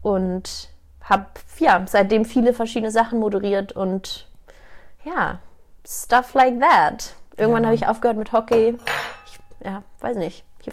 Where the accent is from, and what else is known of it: Hamburg, Germany; born there; now in Munich, Germany